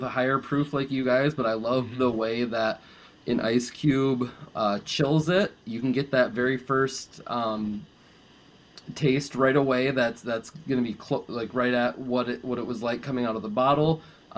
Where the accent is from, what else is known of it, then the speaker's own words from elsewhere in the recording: Netherlands; I grew up in Holland, and the craft beer scene was always very alluring to me.